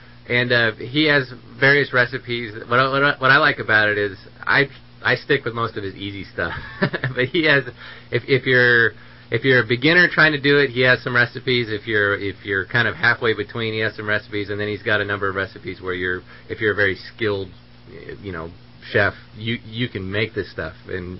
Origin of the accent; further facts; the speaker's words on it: California, United States; my background is I grew up in Siskiyou County. I'm a local kid, and my whole family more or less was from here.